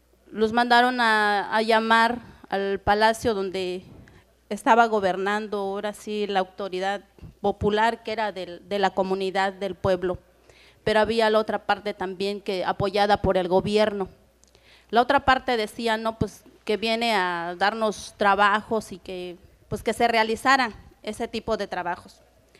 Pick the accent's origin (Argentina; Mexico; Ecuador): Mexico; Asunción Tlacolulita, Oaxaca; Vengo de Asunción Tlacolulita, un pueblo zapoteca. Tlacolulita es un pueblo muy pequeño en cantidad de habitantes, pero sí muy grande en cultura.